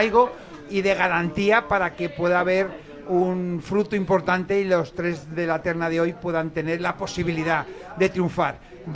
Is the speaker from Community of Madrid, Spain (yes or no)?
yes; Colmenar Viejo, Community of Madrid, Spain; born there; yo soy de Málaga de corazón, pero soy de Colmenar Viejo de nacimiento